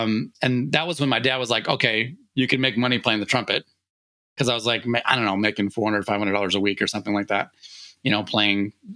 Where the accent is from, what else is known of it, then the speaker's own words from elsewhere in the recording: Illinois, United States; I'm from the Chicago suburbs, so I grew up in a pretty decent suburban music program, Glenbard East High School.